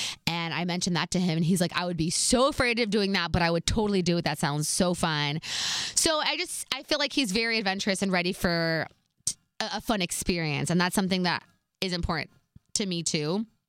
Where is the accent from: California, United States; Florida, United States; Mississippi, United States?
California, United States; especially because we're both from the Bay.